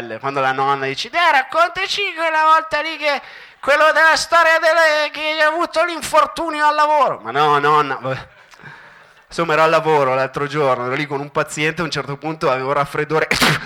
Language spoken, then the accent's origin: Italian; Milan, Lombardy, Italy; io sono di Milano